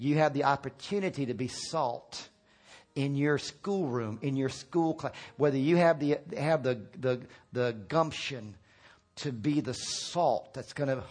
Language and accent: English; Northern US, United States; I grew up in the North. I didn't grow up in the South.